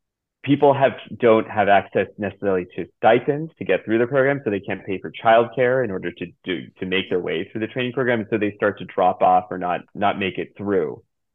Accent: Philadelphia, Pennsylvania, United States; You know, I'm a Democrat from Philadelphia, but among rural Republicans

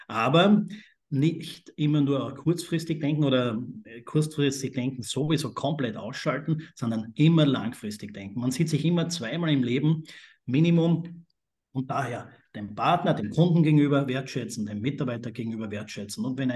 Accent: Austria; wenn man jetzt von saisonalen Betrieben bei uns in Österreich im Winter Skigebieten oder auch im Sommer an irgendwelchen Seen

